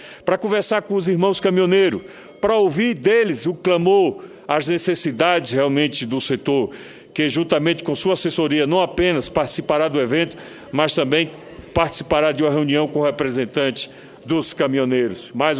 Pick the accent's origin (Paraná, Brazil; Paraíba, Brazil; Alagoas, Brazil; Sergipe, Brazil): Sergipe, Brazil; Itabaiana; sou de Itabaiana, minha cidade possui o maior percentual de veículo por pessoa do país.